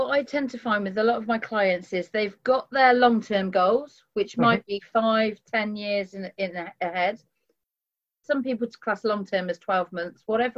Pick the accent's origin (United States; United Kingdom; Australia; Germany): United Kingdom; we're British and we don't like to shout about ourselves